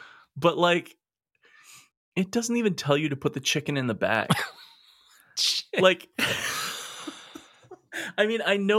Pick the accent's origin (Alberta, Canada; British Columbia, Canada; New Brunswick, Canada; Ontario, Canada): Alberta, Canada; Edmonton; We're two chefs from Edmonton, Alberta, Canada.